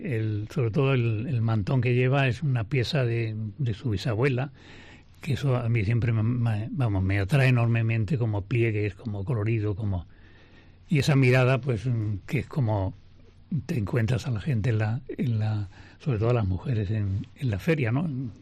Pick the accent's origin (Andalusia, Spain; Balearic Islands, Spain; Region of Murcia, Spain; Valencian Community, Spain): Andalusia, Spain; Jerez de la Frontera; ese mundo tan diferente de lo que yo he vivido de niño aquí en Jerez